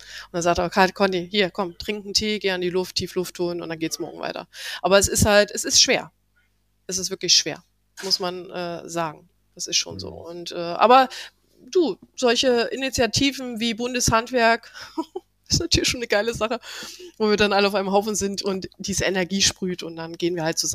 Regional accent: Dresden, Saxony, Germany; Und aber er kommt ja aus Dresden, so meine Heimat, ne? Ich bin ja auch Sachse.

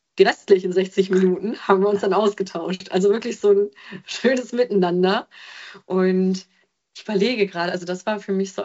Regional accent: North Rhine-Westphalia, Germany; Ich komme ja nun aus Ostwestfalen, wir sind sehr direkt

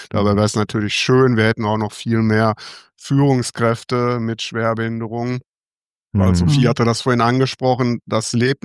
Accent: Cologne, North Rhine-Westphalia, Germany; hier in Köln, praktisch in meiner Heimatstadt

